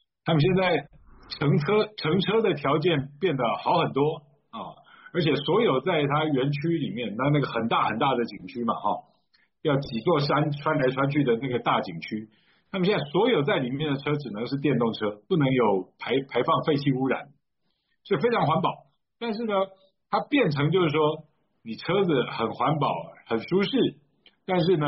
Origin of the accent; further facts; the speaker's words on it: Tainan, Taiwan; 我在台南长大的，我读的学校叫台南二中，它在日据时代是日本人的台南一中啊。